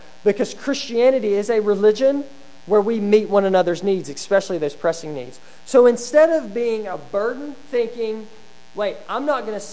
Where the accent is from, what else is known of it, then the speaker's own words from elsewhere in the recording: Alabama, United States; Just to give you a personal testimony of mine, I grew up in Alabama.